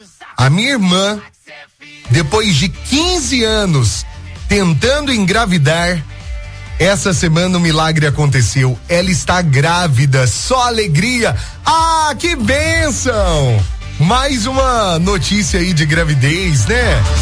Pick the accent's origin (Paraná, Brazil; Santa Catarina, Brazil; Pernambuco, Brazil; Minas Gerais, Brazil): Minas Gerais, Brazil; Itajubá; sou de Itajubá